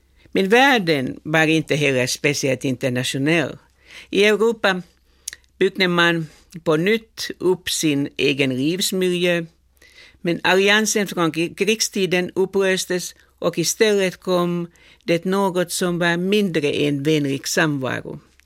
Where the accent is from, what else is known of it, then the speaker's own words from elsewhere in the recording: Helsinki, Uusimaa, Finland; Jag kommer från Kallio, Berghäll i Helsingfors, som var en traditionell arbetarstadsdel. Min familj var fattig